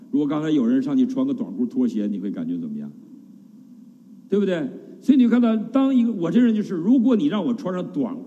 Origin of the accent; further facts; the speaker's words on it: Northeast China, China; 我们东北人叫美出鼻涕泡了，